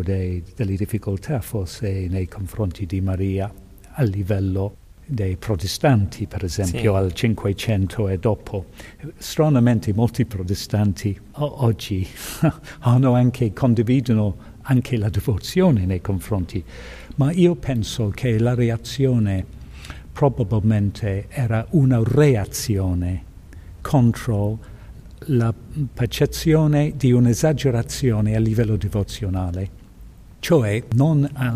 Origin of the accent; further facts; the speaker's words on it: England, United Kingdom; Italian is a second language; Mi piace molto perché, essendo inglese, noi non ce l'abbiamo.